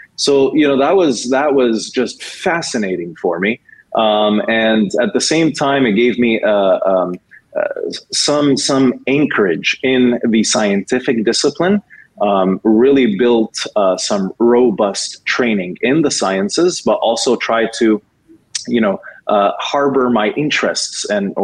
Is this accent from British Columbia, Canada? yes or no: yes; Vancouver, British Columbia, Canada; I was raised in Vancouver, Canada, where I received my education.